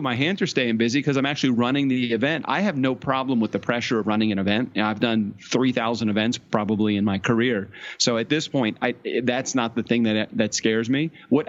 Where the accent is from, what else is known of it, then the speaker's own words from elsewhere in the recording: Baltimore, Maryland, United States; It was a great environment to grow up in, even though my parents got divorced.